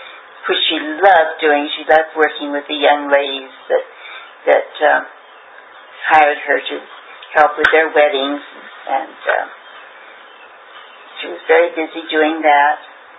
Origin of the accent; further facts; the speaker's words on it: Seattle, Washington, United States; born there; I was born in Seattle, Washington, July 14, 1922.